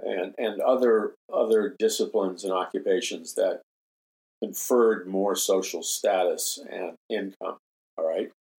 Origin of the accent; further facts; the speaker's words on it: Queens, New York, United States; But my best friend growing up in Jackson Heights, Queens, was a guy and his two brothers.